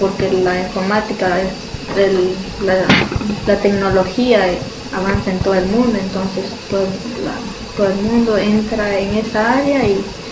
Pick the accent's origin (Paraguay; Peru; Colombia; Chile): Peru; De Perú, soy peruana.